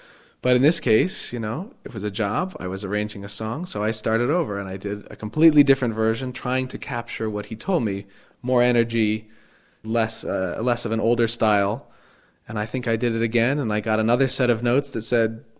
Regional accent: Helena, Montana, United States; I grew up in Helena

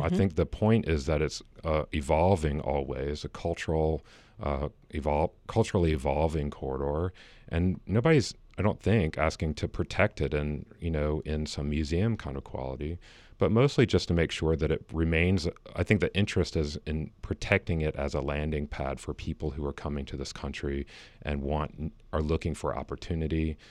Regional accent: Chamblee, Georgia, United States; I grew up in Chambly.

